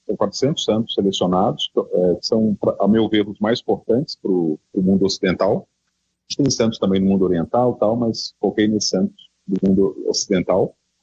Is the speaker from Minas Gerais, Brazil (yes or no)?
yes; Ouro Preto, Minas Gerais, Brazil; Então, eu sou de Ouro Preto, uma cidade histórica famosa, né, do Brasil